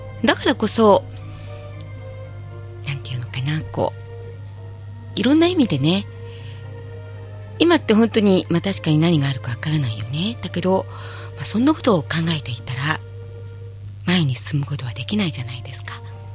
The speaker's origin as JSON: {"language": "Japanese", "region": "Tokyo", "country": "Japan", "tie": "born or raised there", "said": "私なんかはほら下町に生まれてね、下町に育って"}